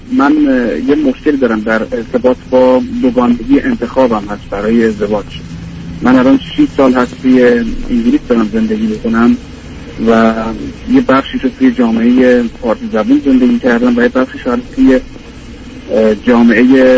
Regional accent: Iran; now in United Kingdom; 6 سالی هست که من از ایران اومدم بیرون و وارد انگلستان شدم

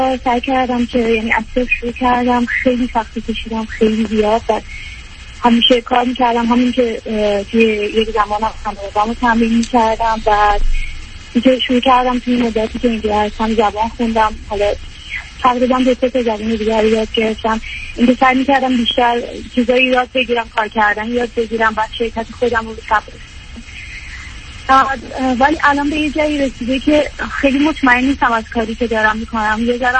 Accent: Iran; moved away as an adult; now in Iraq; من همونجوری که بهتون گفتم از عراق تماس میگیرم. 25 سالم هستش، حدوداً 4 سال تنها زندگی میکنم، یعنی از ایران اومدم اینجا.

